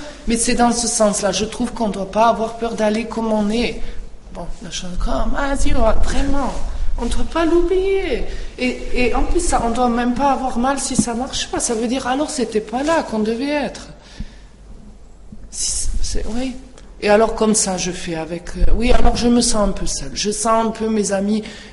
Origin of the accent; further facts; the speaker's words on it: Marignane, Provence-Alpes-Côte d'Azur, France; je viens de Marignane et nous, on a eu le Front National.